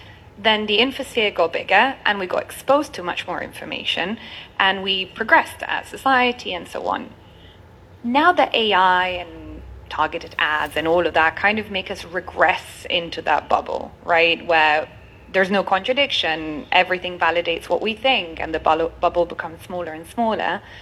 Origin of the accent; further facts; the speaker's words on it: Italy; I am from Italy originally